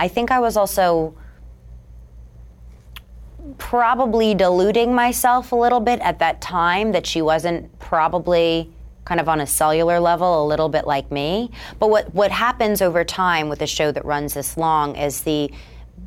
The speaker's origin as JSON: {"language": "English", "region": "New York", "country": "United States", "said": "I'm from New York. She's from Chicago. I didn't grow up in poverty."}